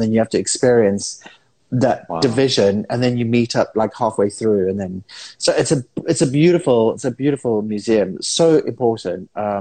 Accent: South Africa; born in South Africa, but I didn't understand why my parents would want to immigrate from Madeira Island, which is this beautiful island, to South Africa

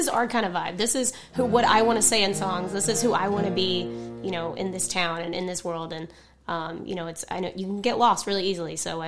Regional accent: Hernando, Mississippi, United States; also born or lived in Memphis; So I was born in Memphis and raised right outside of Memphis in a little town called Hernando, Mississippi.

